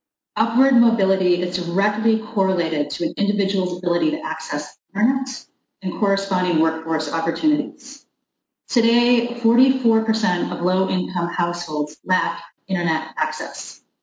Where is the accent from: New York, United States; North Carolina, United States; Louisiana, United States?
Louisiana, United States; primarily working in the southeastern states and in my home state of Louisiana.